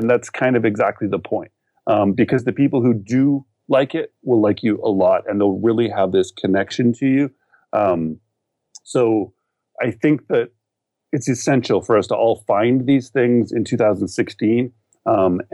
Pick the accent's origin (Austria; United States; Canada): Canada; me being that Canadian from up in the north in the snow.